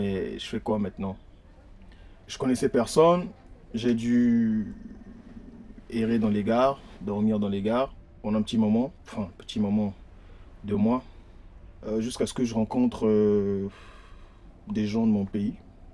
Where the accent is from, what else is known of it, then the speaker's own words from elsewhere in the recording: Brazzaville, Republic of the Congo; now in France; Je suis congolais de Brazza. Et je suis arrivé en France en septembre.